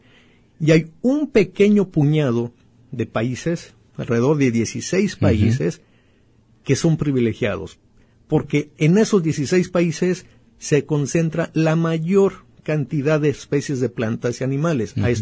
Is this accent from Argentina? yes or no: no; Mexico; como mexicanos tenemos que sentirnos orgullosos de esa, claro, gran riqueza.